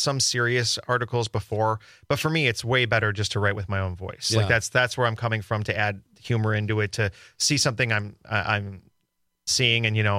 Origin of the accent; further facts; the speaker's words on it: Milwaukee, Wisconsin, United States; And so it's like an hour to them, 2 hours to where I grew up. And so I'm from Milwaukee, and so I guess it's convenient. I mean, I'm a big city person.